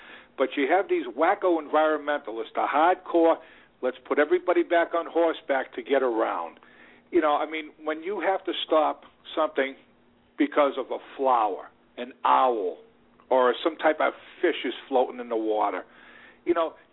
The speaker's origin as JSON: {"language": "English", "town": "Chelsea", "region": "Massachusetts", "country": "United States", "tie": "born or raised there", "said": "Yeah, I was brought up around the Soldiers Home Hospital."}